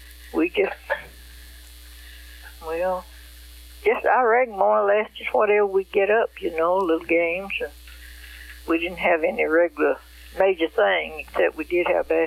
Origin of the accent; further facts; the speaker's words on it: United States; born there; also born or lived in Texas / Georgia / Alabama; And I was born in Elmore County.